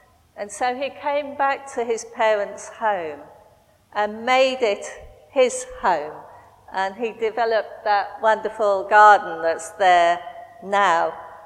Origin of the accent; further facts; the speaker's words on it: Yorkshire and the Humber, United Kingdom; now in London, United Kingdom; I came from Yorkshire to live near London, and for a long, long time, Yorkshire was my home